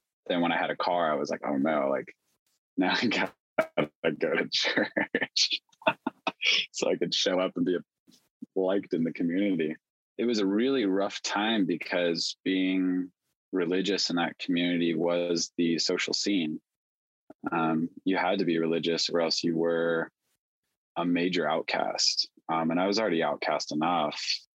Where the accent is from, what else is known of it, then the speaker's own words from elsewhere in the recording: Texas, United States; well, I'm from Texas. Everything's huge in Texas.